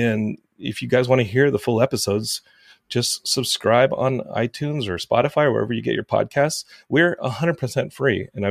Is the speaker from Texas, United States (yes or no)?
yes; Austin, Texas, United States; I'm from Austin, of course.